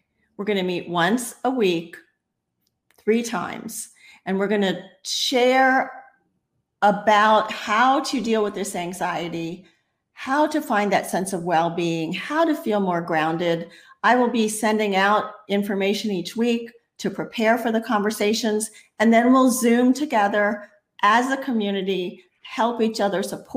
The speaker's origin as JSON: {"language": "English", "town": "Miami", "region": "Florida", "country": "United States", "tie": "born or raised there", "said": "But both of us have been through hurricanes because we grew up in Miami."}